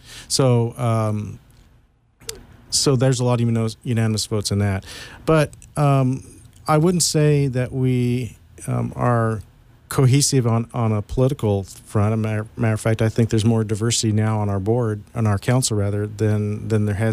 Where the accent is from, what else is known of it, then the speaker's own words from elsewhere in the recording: Sonora, California, United States; Well, I was born and raised here in Sonora and fourth generation in the county.